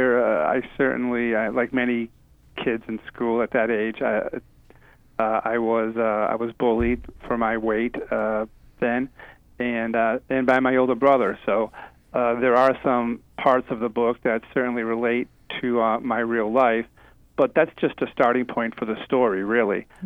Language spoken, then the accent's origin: English; Brockton, Massachusetts, United States; Well, I grew up in Massachusetts, in a city called Brockton, which is about 30 miles south of Boston.